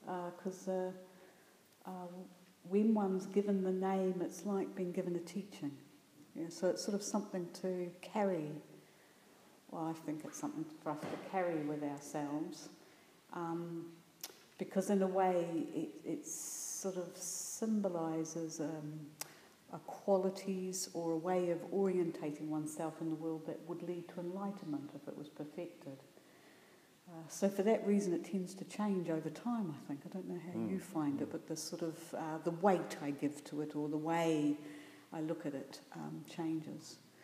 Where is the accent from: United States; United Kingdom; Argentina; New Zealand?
New Zealand; I'm a New Zealander and I come from a culture that is pretty communally community orientated